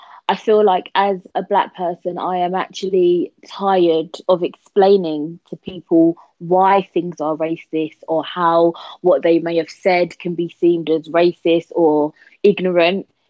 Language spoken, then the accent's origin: English; London, United Kingdom; I was born and raised in London, and this is how I speak.